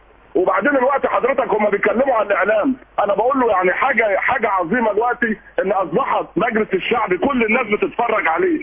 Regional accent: Alexandria, Alexandria Governorate, Egypt; التجربه اللي حصلت عندنا في اسكندريه

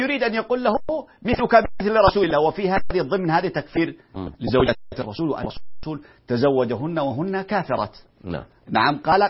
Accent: Yemen; عندنا في اليمن

